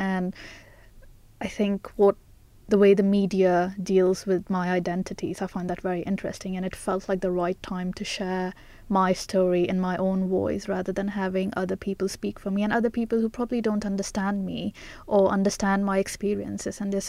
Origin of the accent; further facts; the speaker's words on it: India; So I am Indian and my parents are Indian. So we would go back to India every year. And that was very interesting because we came from a Muslim community in India as well, and from a Muslim family.